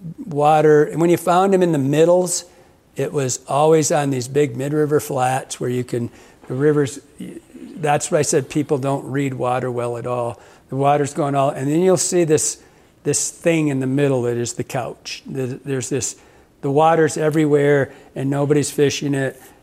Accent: Michigan, United States; But growing up in Michigan with all the log jams, you know, it was a, that was a climax white pine forest and totally, totally clear cut.

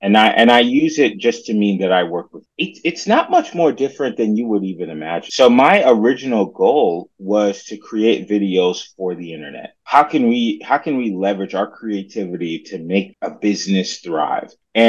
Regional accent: Florida, United States; now in Los Angeles, United States; So, first and foremost, I moved to LA from Florida. That's right. I'm a Florida man.

